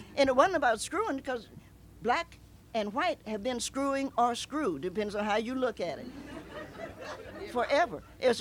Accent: Cincinnati, Ohio, United States; also born or lived in Knoxville, United States; I grew up in Cincinnati. I'm a Knoxvillian by birth. I'm the first person actually in my family born in a hospital.

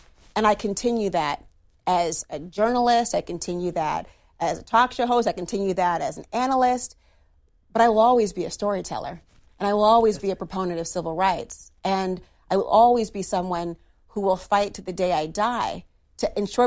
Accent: Minnesota, United States; I look back to in my home state of Minnesota

